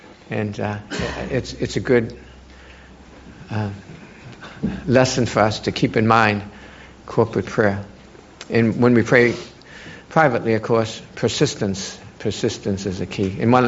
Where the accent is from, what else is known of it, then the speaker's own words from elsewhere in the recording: Boston, Massachusetts, United States; But then I have to look at myself growing up in Boston on the beach.